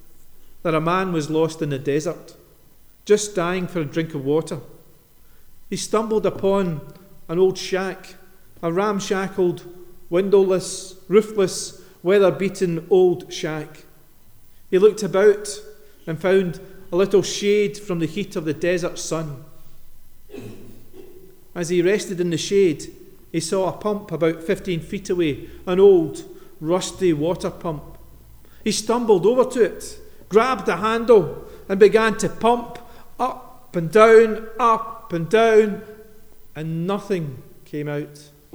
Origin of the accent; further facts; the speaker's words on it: Scotland, United Kingdom; We're Scottish. We like to think that we're in control of our lives and that we call all the shots.